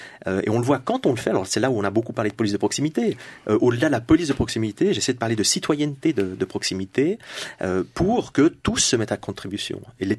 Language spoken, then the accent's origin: French; Switzerland; Et puis chez nous, en Suisse, on peut le constater aussi